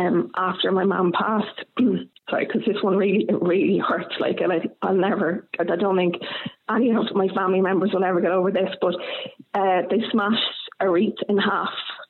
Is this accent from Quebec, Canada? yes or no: yes; Sagard, Quebec, Canada; I was born in Sagard.